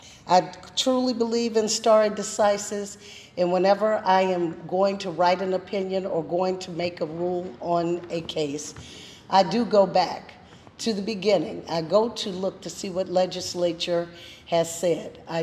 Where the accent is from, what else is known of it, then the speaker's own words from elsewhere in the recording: Welch, West Virginia, United States; But before that, I grew up in West Virginia in a small town called Welch.